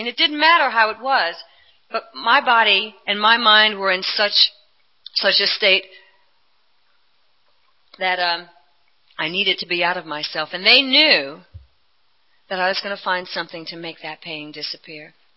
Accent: Atlanta, Georgia, United States; I was born in Atlanta, Georgia, and I didn't feel this way 40 years ago, I can assure you.

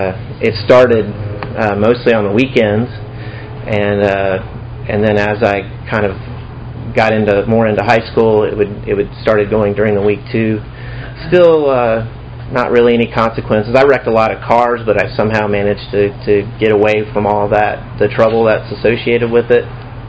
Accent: Indiana, United States; also born or lived in Georgia; I was born in Georgia, 1970, on an army base, and shortly afterwards my dad got shipped to Vietnam, and my mom and I moved up to Indiana where I was raised

